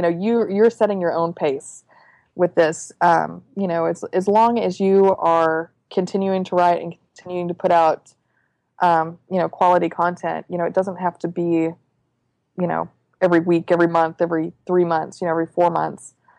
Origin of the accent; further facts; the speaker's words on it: Texas, United States; I was from Texas. In Texas, it's like being a football coach.